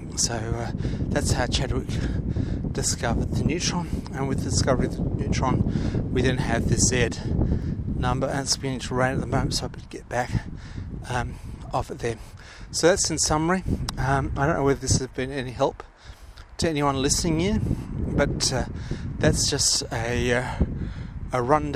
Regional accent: South Australia, Australia; especially because I'm South Australian.

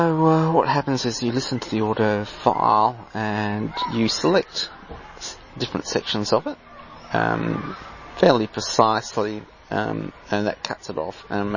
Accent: Australia; I'm a Australian. This podcast is from Australia in the Southern Hemisphere.

